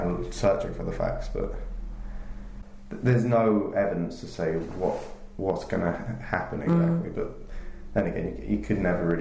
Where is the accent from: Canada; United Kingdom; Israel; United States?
United Kingdom; England; I'm very English